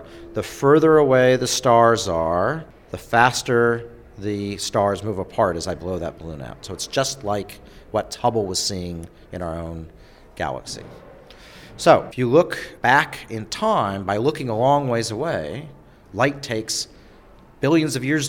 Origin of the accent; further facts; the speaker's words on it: Alaska, United States; Actually, Alaska's a challenging place to do astronomy because during the summer it never gets dark, and during the winter it's colder than hell.